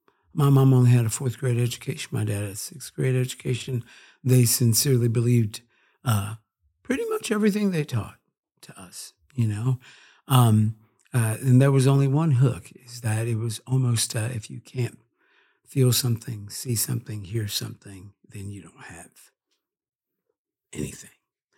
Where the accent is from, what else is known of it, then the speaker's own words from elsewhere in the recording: St. Louis, Missouri, United States; born there; Well, I was born in St. Louis, Missouri, to my parents